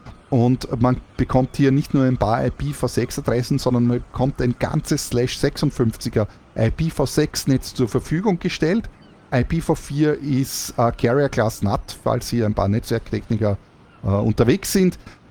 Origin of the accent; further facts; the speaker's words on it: Austria; Ich komme aus Österreich, wo wir noch in der Internet-Steinzeit sind.